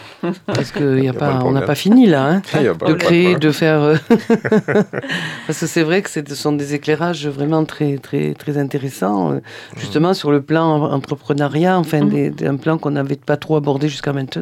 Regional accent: Burkina Faso; Moi, je parle en tant que Burkinabé, là, c'est terrible.

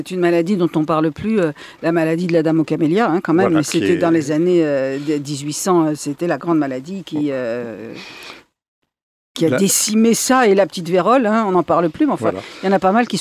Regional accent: Paris, Île-de-France, France; moi je suis parisienne

